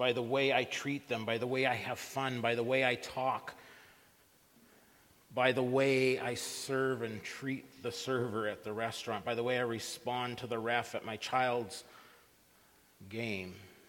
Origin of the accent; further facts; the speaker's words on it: Saskatchewan, Canada; I grew up in Saskatchewan.